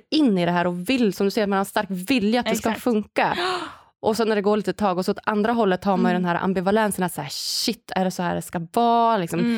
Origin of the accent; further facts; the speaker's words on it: Umeå, Västerbotten County, Sweden; Liksom, från början, typ under gymnasiet och hemma i Umeå